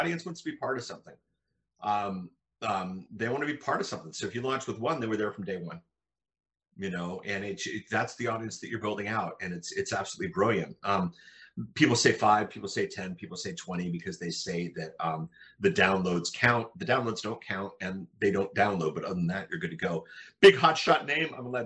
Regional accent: Germany; I grew up in Germany. My folks worked for the US military. And I grew up in Germany, and I love European food.

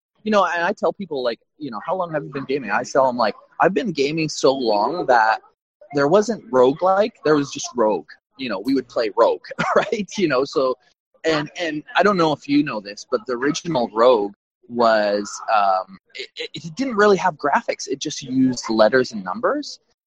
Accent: Canada; my background is I am Canadian, but I'm first generation Canadian. My parents were Italian. Or are Italian.

